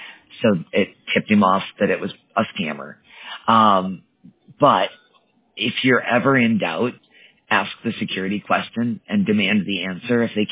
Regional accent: Wisconsin, United States; now in Colorado, United States; Live in Colorado, but I was born and raised in Wisconsin, and my husband in North Dakota.

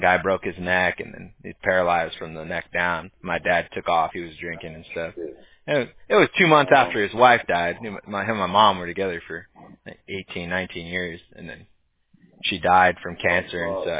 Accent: Huntington Beach, California, United States; Like, I grew up in Huntington Beach. It's, like, Surf City.

